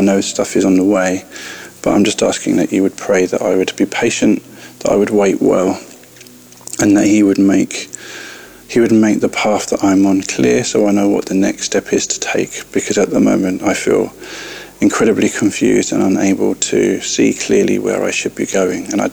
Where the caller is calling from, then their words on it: London, United Kingdom; I'm calling in from London in the UK.